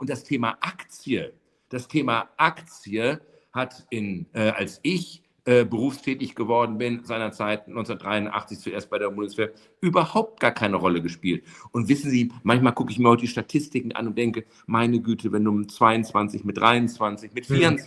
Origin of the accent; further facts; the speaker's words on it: United States; Als Amerikaner würde ich sofort immer erst die Möglichkeit sehen, damit einmal Marmeladenbrot zu schmieren